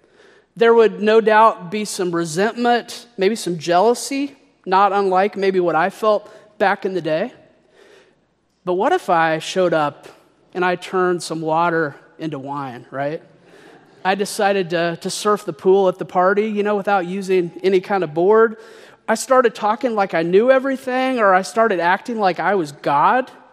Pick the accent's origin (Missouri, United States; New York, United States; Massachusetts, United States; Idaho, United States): Missouri, United States; But one thing I'll say is I haven't been to my hometown very much. And I have to confess that I haven't ever been back to one of my high school class reunions. Now, there's a number of factors as to why. I didn't particularly enjoy my small Missouri town.